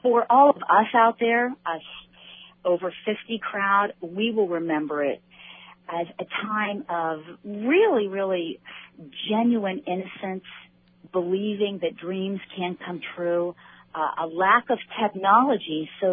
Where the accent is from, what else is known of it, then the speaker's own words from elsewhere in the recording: Midwest, United States; born there; now in South Florida, United States; I was born in the Midwest and now living in South Florida